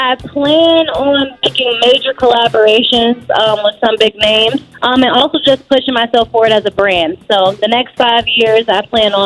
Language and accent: English; Atlanta, Georgia, United States; now in Youngstown, United States; I'm from Youngstown, Ohio. I was raised in Atlanta, Georgia. I'm currently back local in Youngstown, Ohio.